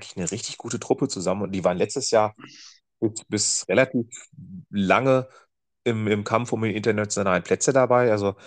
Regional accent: Bremen, Germany; wünscht man sich als Bremer, dass Bayern nicht Meister wird

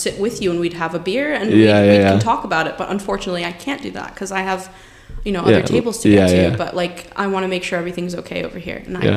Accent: Brazil; born there; English is a second language; I was born in Brazil.

